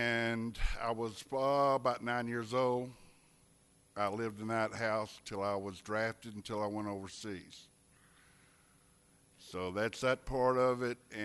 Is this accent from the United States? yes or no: yes; Douglasville, Georgia, United States; born there; I was born in Douglasville, Georgia, 1950. I was one of three kids, older sister, younger brother. We moved to Douglasville. Was the country then. Really the country then.